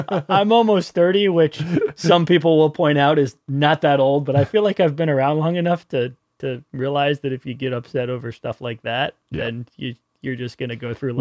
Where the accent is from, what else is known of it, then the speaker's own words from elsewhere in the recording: New Jersey, United States; because I grew up in New Jersey, where Giuliano, like there's a lot of Italians there.